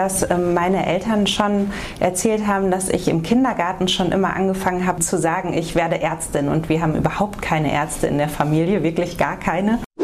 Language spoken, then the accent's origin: German; North Rhine-Westphalia, Germany; ich bin im Sauerland groß geworden. Meine Eltern sind aber eingewanderte Sauerländer. Meine Mutter ist tatsächlich gebürtige Aachenerin und mein Papa ist in Goa geboren, in Indien